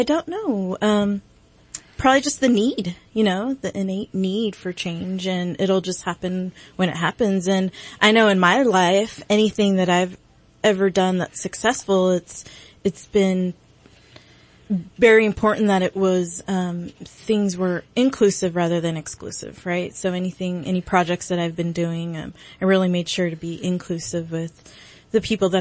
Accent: San Jose, California, United States; You know, I'm from San Jose, California, and you know, you can imagine that is the Bay Area.

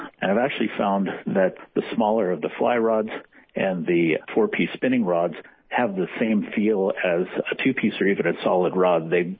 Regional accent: Washington, United States; now in Idaho, United States; I grew up fishing in the North Cascades and now live here in southeast Idaho.

